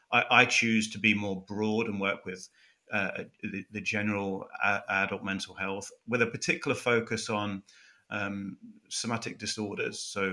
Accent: Leicester, East Midlands, United Kingdom; Yeah, so like you said, born and raised in Leicester. So Leicester's right in the middle of England.

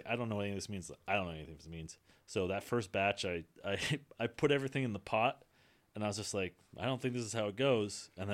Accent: Vermont, United States; Yeah. I'm from Vermont, so I went to school at Castleton, and kind of similar, you know.

